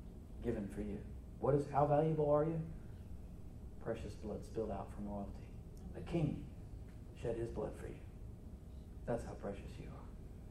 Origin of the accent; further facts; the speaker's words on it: United States; I could have been born anywhere, Suzette, but I'm an American.